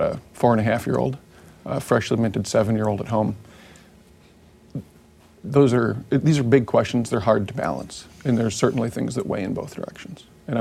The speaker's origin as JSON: {"language": "English", "town": "Decorah", "region": "Iowa", "country": "United States", "tie": "born or raised there", "said": "People who know small town Iowa, I mean, when I grew up in Decorah, the feeling of a business closing down hurts."}